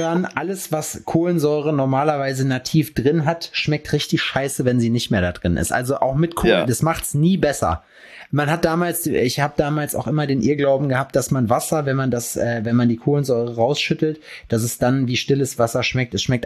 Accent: Schalksmühle, North Rhine-Westphalia, Germany; Es gab mal in Schalksmühle, wo ich herkomme, gab es einen Bäcker

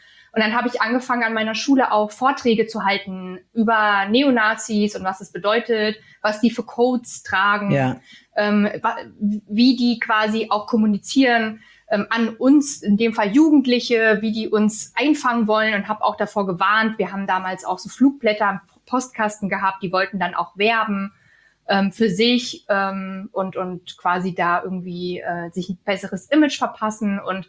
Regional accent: East Germany, Germany; dieses Vorurteil habe ich als Ossi im Westen auch sehr zu spüren bekommen

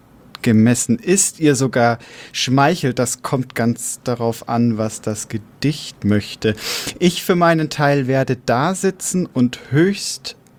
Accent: Regensburg, Bavaria, Germany; Aus Regensburg.

